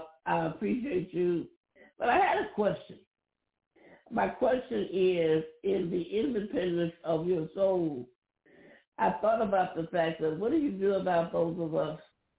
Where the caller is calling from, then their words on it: Chicago, Illinois, United States; I'm calling from Chicago and Grand Rising.